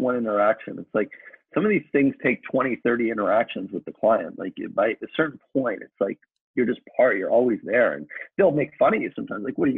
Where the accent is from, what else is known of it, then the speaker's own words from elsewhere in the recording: Culver City, California, United States; he's from Santa Monica, I'm from Culver City.